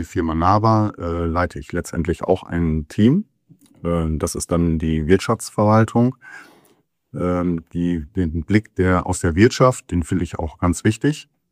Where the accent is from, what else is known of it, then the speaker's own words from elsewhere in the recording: Ringe, Lower Saxony, Germany; now in Emlichheim, Germany; Ich wohne seit etwas mehr als 10 Jahren mittlerweile in Emlichheim. Gebürtig bin ich aus der Gemeinde Ringe. Bin dort aufgewachsen.